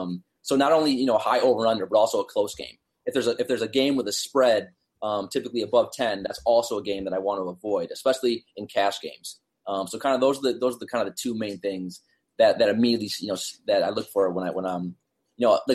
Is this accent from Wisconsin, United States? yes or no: yes; Wisconsin, United States; So I'm actually from Wisconsin. So I still root for the Milwaukee Bucks